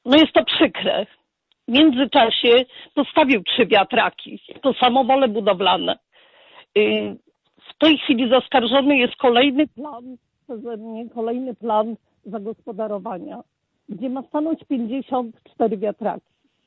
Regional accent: Działdowo, Warmian-Masurian Voivodeship, Poland; Pochodzę z gminy Działdowo, to jest Warmia i Mazury

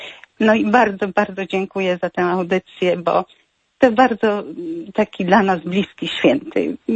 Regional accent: Łódź, Łódź Voivodeship, Poland; now in Warsaw, Poland; z Warszawy. Ja oryginalnie pochodzę z Łodzi

